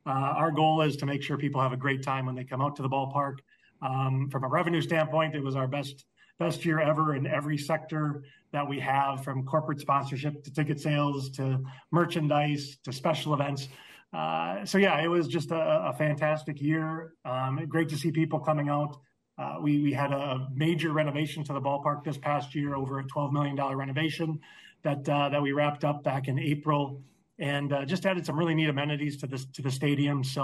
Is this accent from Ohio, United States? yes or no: no; Green Bay, Wisconsin, United States; originally from Green Bay, went to college at UW-Whitewater. I've always been a baseball fan, kind of growing up in Green Bay, I was the baseball guy in the football town